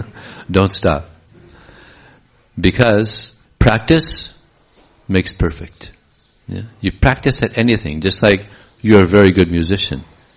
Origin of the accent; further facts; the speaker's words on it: Los Angeles, California, United States; I grew up in Los Angeles